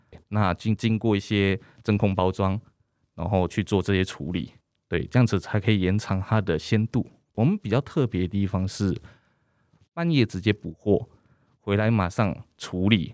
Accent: Keelung, Taiwan; 选择基隆其实也是在基隆长大

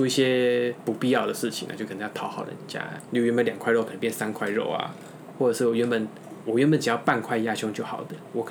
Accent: Taiwan; now in South Korea; 身为一个台湾人，我在韩国做法国料理

